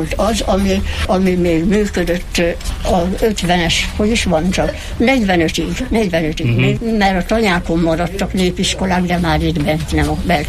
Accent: Jászszentandrás, Jász-Nagykun-Szolnok, Hungary; Tehát akik itt született jászok, és Jász Szent Andráson élnek, azok minnek el nem költöznének

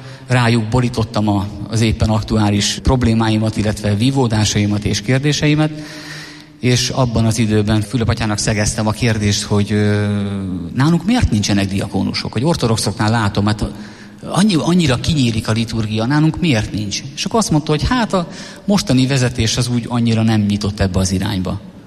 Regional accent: Szabolcs-Szatmár-Bereg, Hungary; És ilyen szabolcsi gyerek vagyok, sokat dolgoztunk a kertben

